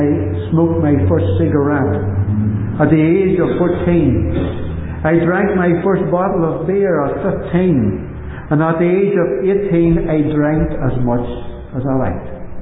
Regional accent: Newtownhamilton, Northern Ireland, United Kingdom; born there; I was born in Newton Hamilton, in County Armagh.

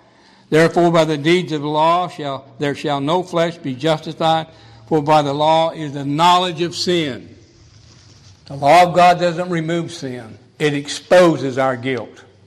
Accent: Gooding, Idaho, United States; born there; My mother immigrated to this country in 1948. I wasn't born in Europe. I was born in Gooding, Idaho, 4 years later.

